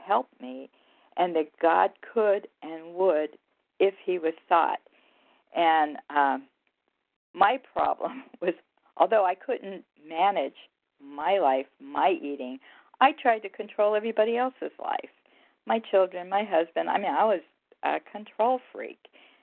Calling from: Pennsylvania, United States; I'm calling from Pennsylvania

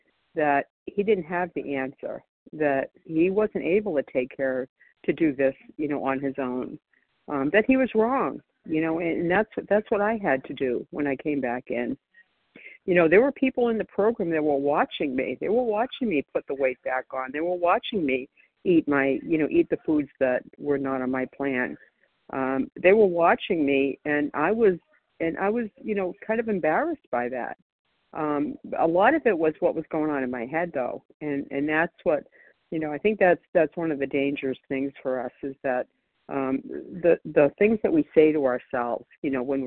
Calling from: Florida, United States; I'm calling from Florida today.

